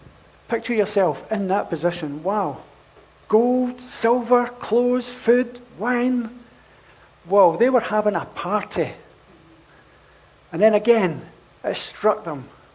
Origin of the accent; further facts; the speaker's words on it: Glasgow, Scotland, United Kingdom; I was brought up in Castlemilk, so I'm not going to be anyone that's going to do anything. I mean, what can God use? How can God use someone from a housing scheme in Castlemilk?